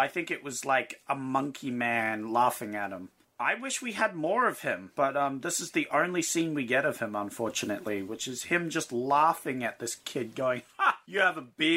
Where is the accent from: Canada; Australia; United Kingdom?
Australia; Yeah, we're Australian.